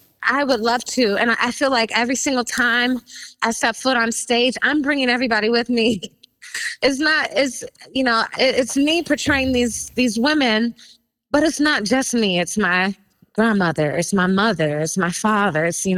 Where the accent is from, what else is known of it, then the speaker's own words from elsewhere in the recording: Chicago, Illinois, United States; I'm from Chicago.